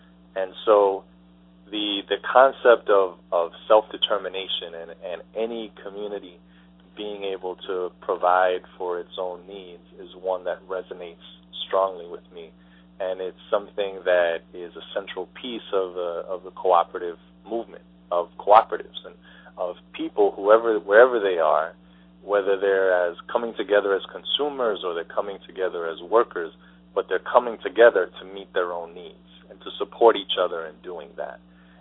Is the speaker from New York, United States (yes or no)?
yes; Bronx, New York, United States; I grew up in the South Bronx, and I remember from very young, growing up and thinking at 10 years old that the community that I lived in was an abandoned community.